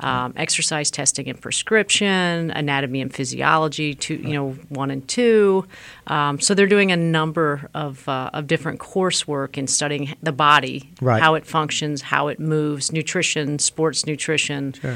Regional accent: Ontario, Canada; So my background, I'm actually from Canada.

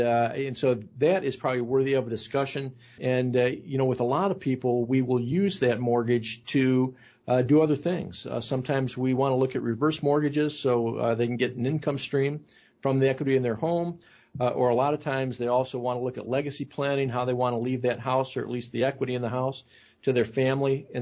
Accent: Oregon, Ohio, United States; my upbringing was very blue collar, as was Dan's. He's from Pemberville. I'm from Oregon. We come from industrial families.

